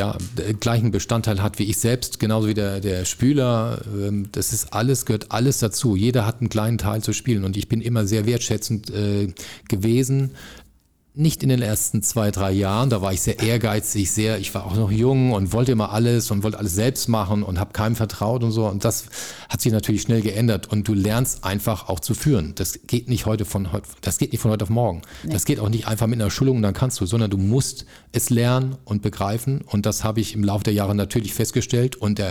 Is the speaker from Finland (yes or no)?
no; Electoral Palatinate (Kurpfalz), Germany; now in Hamburg, Germany; Also ich bin im Herzen bin ich zwar Kurpfälzer und wenn jetzt hier einer am Tisch sitzen würde, der Dialekt spricht, ich würde sofort in meinen Dialekt zurückfallen. Also im Herzen bin ich Kurpfälzer, aber ich liebe Hamburg, ich bin in Hamburg zu Hause